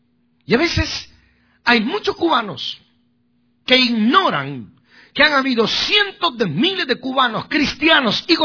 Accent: Guatemala; No, ni guatemaleño tampoco, soy guatemalteco.

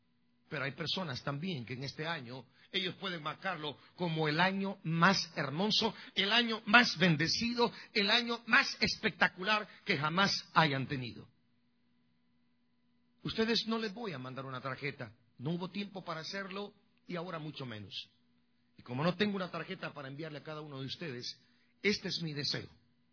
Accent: El Salvador; moved away; Yo, desde el día que salí de El Salvador y me vine a esta ciudad, yo dije, vengo a quedarme y vengo por muchos años.

